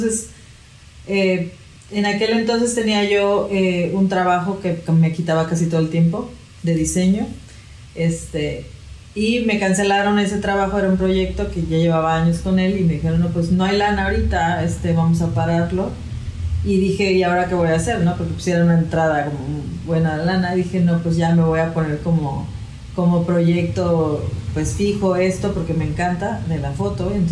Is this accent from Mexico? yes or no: yes; Mexico; Yo soy de aquí, de México. Okay. Y estudié en Puebla, estudié diseño gráfico en Puebla. Y de ahí me fui a vivir a Cancún.